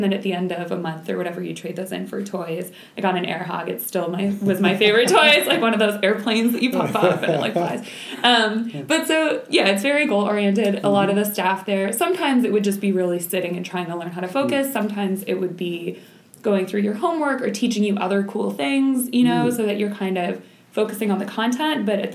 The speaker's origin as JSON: {"language": "English", "town": "Toronto", "region": "Ontario", "country": "Canada", "tie": "born or raised there", "said": "And so I was lucky that I grew up in Toronto, which is a big city"}